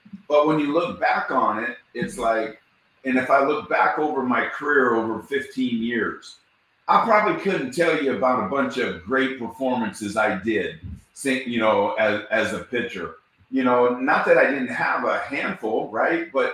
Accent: United States; now in Canada; I was a guy from the United States that became Canadian, that was played on two world championships in Toronto, and I'm forever grateful.

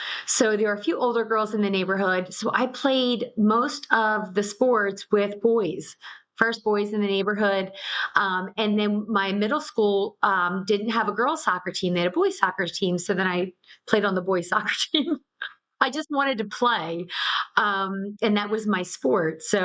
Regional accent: Philadelphia, Pennsylvania, United States; So I grew up in Philadelphia, and then I did make my way over to the New Jersey suburbs.

